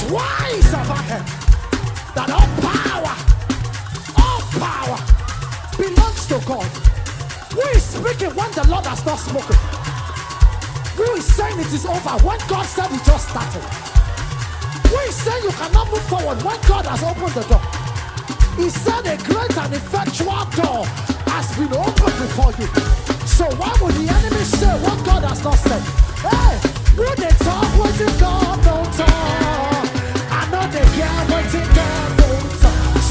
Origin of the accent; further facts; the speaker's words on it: South West, Nigeria; I come from the West African part of western part of Nigeria, the Yoruba speaking people.